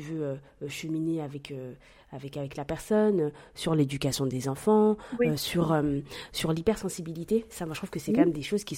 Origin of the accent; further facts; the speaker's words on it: France; born there; Moi, je suis née en France avec une double culture